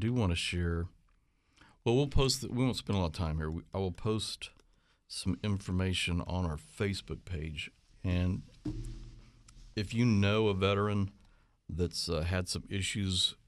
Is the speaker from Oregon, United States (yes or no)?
no; Oklahoma, United States; I was born and raised in Oklahoma, so that's where I learned to play golf